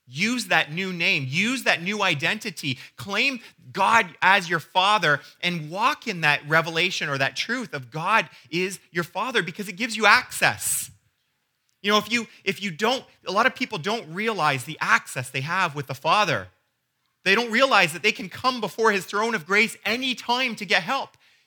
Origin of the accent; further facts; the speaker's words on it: Canada; And I'm Canadian, but I have this background history.